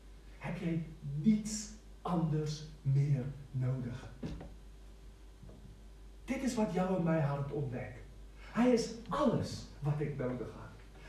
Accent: South Africa; Ik heb net verschrikkelijke verhaal gehoord van mijn huis in Zuid-Afrika, of mijn huis, mijn dorp waar ik vandaan kom

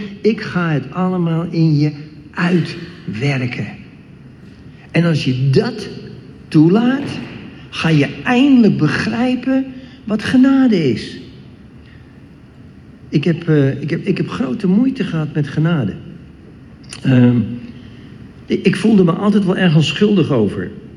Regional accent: Diemen, North Holland, Netherlands; born there; Mijn broer en ik, we zijn geboren in Diemen.

